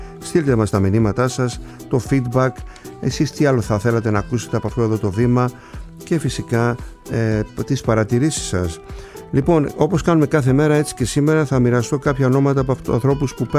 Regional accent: Kasos, South Aegean, Greece; από το νησί μου, την Κάσο

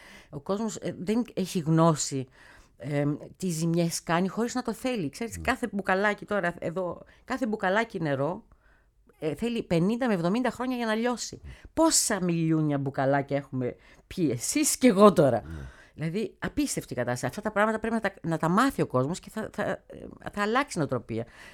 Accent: Thessaloniki, Central Macedonia, Greece; Εγώ είμαι από Θεσσαλονίκη.

